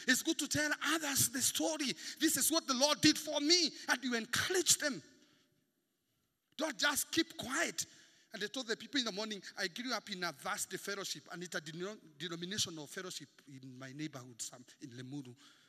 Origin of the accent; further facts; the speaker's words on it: Limuru, Kiambu County, Kenya; I grew up in Limuru just here, and I stayed in a plot where there was this lady I really admired.